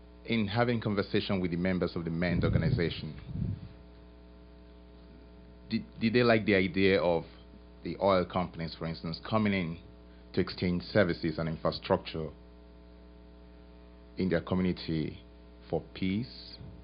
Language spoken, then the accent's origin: English; Nigeria; I'm actually from the Niger Delta.